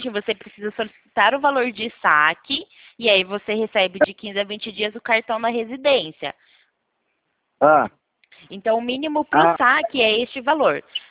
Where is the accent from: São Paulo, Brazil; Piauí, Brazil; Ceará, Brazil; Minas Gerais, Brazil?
São Paulo, Brazil; Itu; Eu sou de Itu.